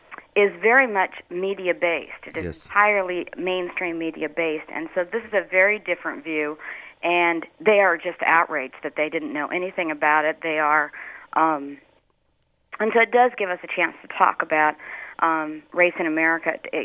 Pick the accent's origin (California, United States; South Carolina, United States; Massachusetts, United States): California, United States; I was born and raised in California